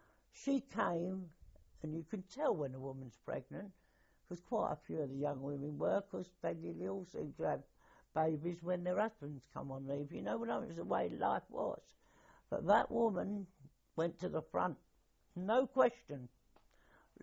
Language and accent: English; London, United Kingdom; I'm a Londoner